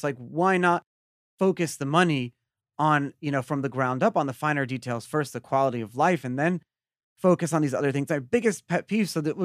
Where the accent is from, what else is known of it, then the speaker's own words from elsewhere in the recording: Brooklyn, New York, United States; I grew up in Brooklyn. A lot of my family was in NYPD, and I like and grew accustomed to seeing cops on the beat.